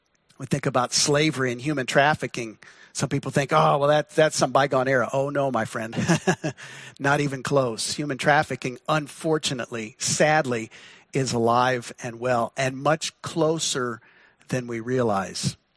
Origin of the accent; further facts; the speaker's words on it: Midwest, United States; born there; now in Pacific Northwest, United States; But here I am, Midwest born, Pacific Northwest, grown here these last 20 years or so.